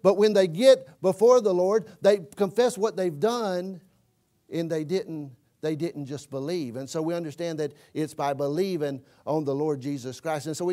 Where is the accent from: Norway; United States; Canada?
United States; Humboldt, Tennessee; I'm from Humboldt, Tennessee. Population 8,000.